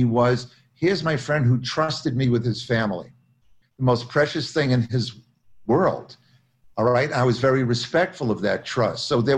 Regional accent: Long Island, New York, United States; because I'm another Jew from Long Island, so it's not like a different planet.

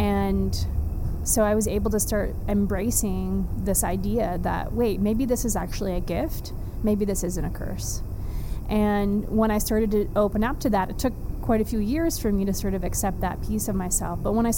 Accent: Texas, United States; I grew up mostly in Texas, in a suburb of Dallas

